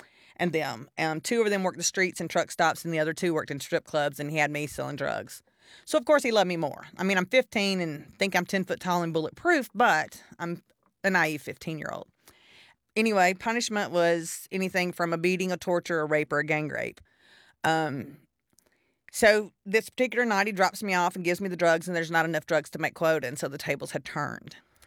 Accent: Carrollton, Georgia, United States; now in Birmingham, United States; I was born in Noonan, Georgia, and raised in Carrollton in Atlanta.

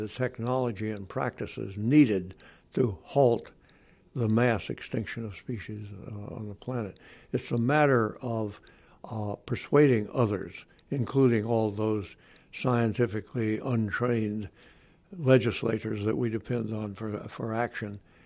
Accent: Alabama, United States; It's just I'm glad to be back in my home state because I'm an Alabamian.

